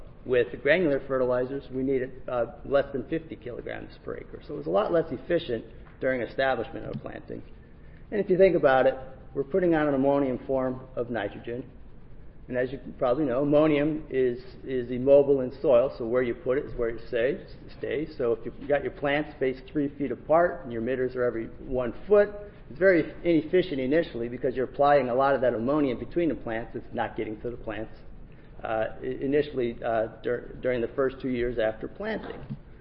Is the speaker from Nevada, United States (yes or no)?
no; Oregon, United States; Now, I'm from Oregon, and we grow northern high bush blueberries.